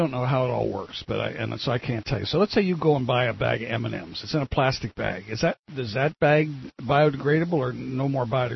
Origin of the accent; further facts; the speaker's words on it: Atascadero, California, United States; from Atascadero.